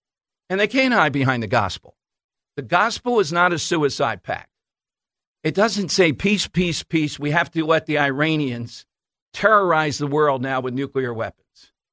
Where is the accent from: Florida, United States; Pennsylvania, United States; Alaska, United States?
Pennsylvania, United States; Philadelphia; growing up in South Philly, you get it after a while.